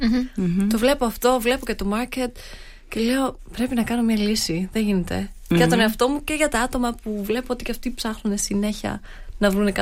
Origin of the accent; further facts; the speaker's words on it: Stuttgart, Baden-Württemberg, Germany; εκεί που έμενα, στη Γερμανία, έρχομαι από τη Στουτκάρδη.